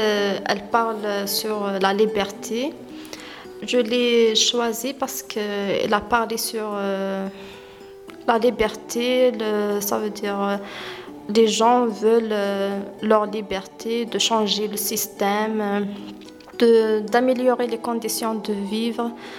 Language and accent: French; Algeria; French is a second language; moved away as an adult; now in Mayenne, France; je suis algérienne. Je suis ici à Mayenne depuis 7 mois.